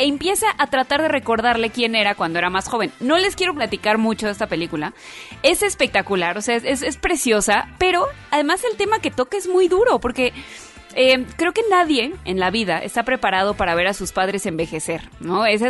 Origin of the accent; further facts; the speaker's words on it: Mexico; born there; yo que nací en México